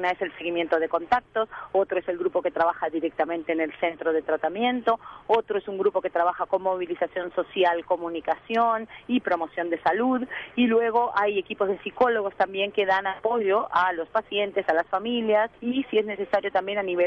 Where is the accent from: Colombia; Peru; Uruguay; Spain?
Uruguay; Yo, siendo uruguaya y latina, imaginen lo que me cuesta, ¿no?